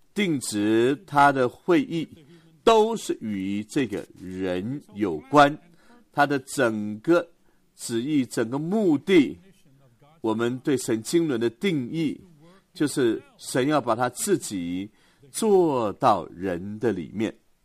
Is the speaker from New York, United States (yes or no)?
no; Los Angeles, California, United States; 我是从天使之城来的，洛杉矶 Los Angeles 就是天使之城而来。